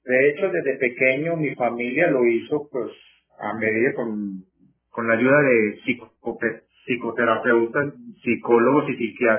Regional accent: Medellín, Antioquia, Colombia; born there; porque yo nací en la ciudad de Medellín, soy colombiano, ya tengo 53 años, voy a cumplir prontico 54

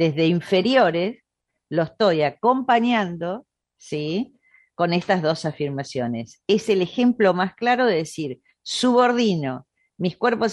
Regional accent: Argentina; Nosotros aparte somos, los argentinos especialmente, somos muy amigueros, somos muy de agarrarnos, de abrazarnos

